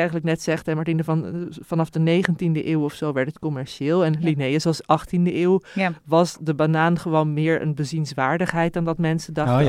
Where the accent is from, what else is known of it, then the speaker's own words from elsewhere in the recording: Heemstede, North Holland, Netherlands; Ik ben opgegroeid in Heemstede